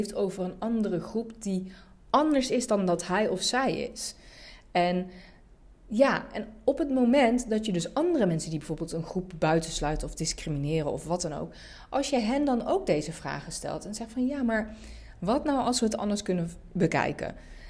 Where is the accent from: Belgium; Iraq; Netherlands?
Netherlands; born there; ik ben zelf Turks. Turks-Nederlands. Ik ben gewoon een Nederlandse vrouw of een Turkse vrouw in Nederland die hier is geboren.